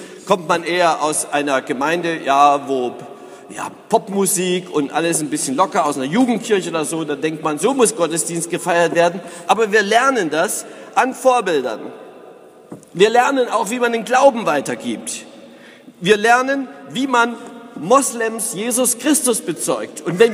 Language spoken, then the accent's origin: German; East Germany, Germany; Ich selber bin ja sozialisiert worden, aufgewachsen in der DDR